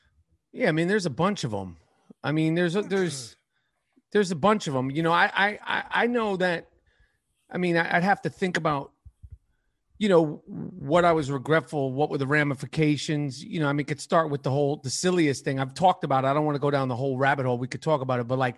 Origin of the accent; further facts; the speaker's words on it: New York, United States; And as far as, you know, for me, you know, growing up in New York, the way I grew up